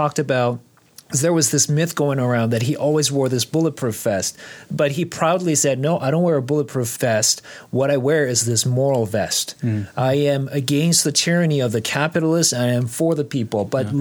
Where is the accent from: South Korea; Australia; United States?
South Korea; I grew up in South Korea